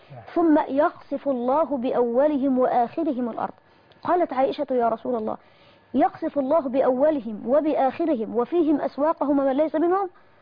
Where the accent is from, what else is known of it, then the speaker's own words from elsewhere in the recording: Kafr El Sheikh Governorate, Egypt; عندنا في كفر الشيخ